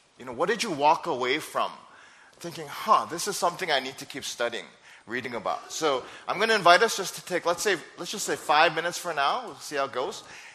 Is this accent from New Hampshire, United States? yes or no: no; Minnesota, United States; also born or lived in Wisconsin, United States; now in Georgia, United States; So living in Wisconsin for so many years, and I grew up in Minnesota, I have lots of sweaters, and coming here to Georgia